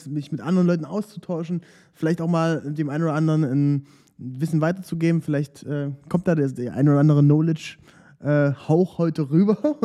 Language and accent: German; Aken, Saxony-Anhalt, Germany; Also ich komme aus der kleinen Stadt an der Elbe, aus Aachen. Das kann man sich ganz gut merken. Bei Aachen macht die Elbe einen Haken. Ist unweit von Dessau. Und kleines Städtchen mit 8000 Einwohnern.